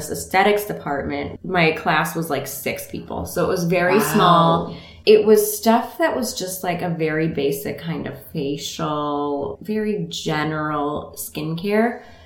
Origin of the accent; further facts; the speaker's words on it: Rockford, Illinois, United States; moved away as an adult; now in Chicago, United States; And I moved here from Rockford. I lived in Illinois my whole life. Rockford is just outside of Chicago, and I've lived in the city for the last 12 years.